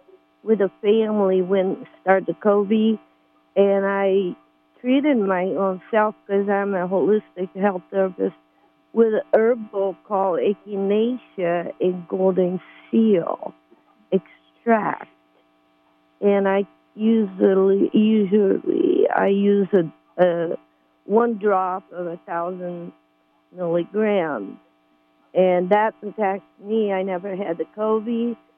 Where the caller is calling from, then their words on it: California, United States; Well, I'm calling from Humboldt County